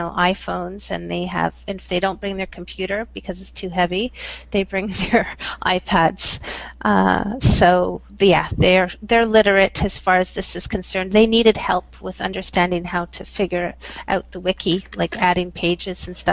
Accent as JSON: {"language": "English", "country": "Canada", "said": "Like as a Canadian, I'm much more individualistic."}